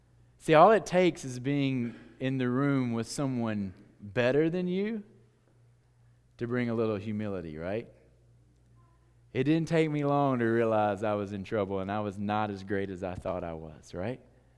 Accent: United States; I'm redheaded, I'm pale, and I'm from America.

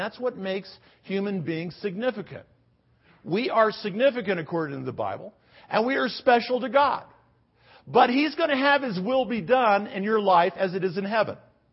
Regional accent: United States; Well, I'm an American.

